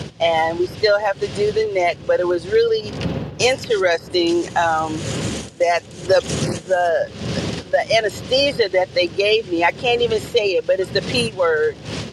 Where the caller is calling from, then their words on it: Dallas, Texas, United States; We are in Dallas, Texas, with a lot of rain on this Saturday morning